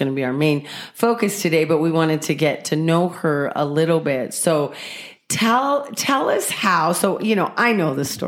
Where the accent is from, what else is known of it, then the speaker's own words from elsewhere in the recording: Colorado, United States; We've talked on some episodes that we're from Southern Colorado. Most of us have roots down there.